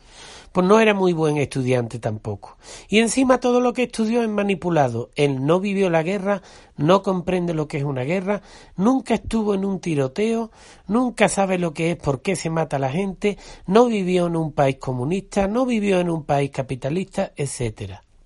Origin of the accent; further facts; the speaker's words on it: Andalusia, Spain; os voy a contar una historia de un castillo que está cerca de mi pueblo, que se llama la Torre de Matrera o el Castillo de la Torre Pajarete, se llama.